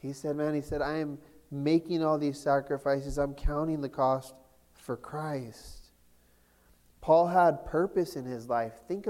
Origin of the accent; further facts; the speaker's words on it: California, United States; How is it that I'm from California and I know more about what goes on here than you guys?